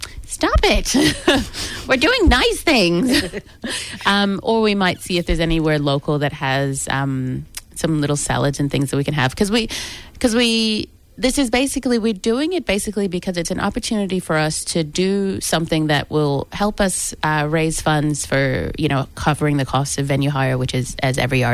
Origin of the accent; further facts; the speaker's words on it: United States; moved away as an adult; I've been here 12 years, but obviously I grew up in America and my family's from Barbados.